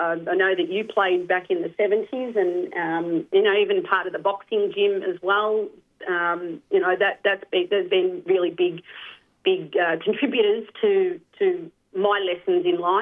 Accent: Victoria, Australia; born there; I was born on Bunwarang country. I think we lived on Bunwarang country for most of our lives. I think I've only just moved off country in the last 10 years.

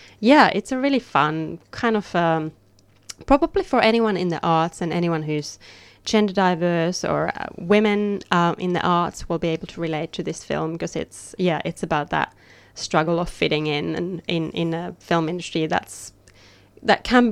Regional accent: Finland; I think as I grew up in Finland, I grew up in darkness.

